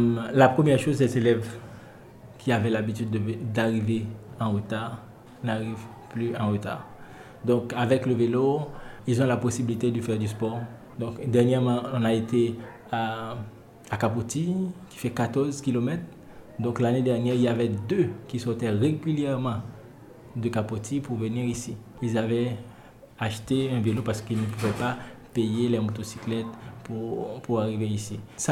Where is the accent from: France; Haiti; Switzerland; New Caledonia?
Haiti; Je suis d'Ekaï. Et la ville d'Ekaï et la ville des Gonaïves sont les deux villes du pays où il y a le plus de vélos.